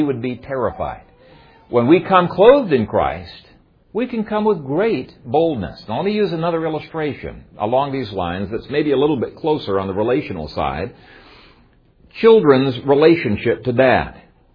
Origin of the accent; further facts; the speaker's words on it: Ethiopia; When I grew up in Ethiopia, my dad and I had between 17 and 20 beehives.